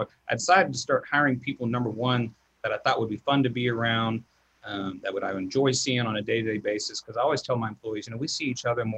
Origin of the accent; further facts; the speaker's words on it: Texas, United States; I grew up in Texas, and most people that hunt, they grew up hunting with their dads and so forth.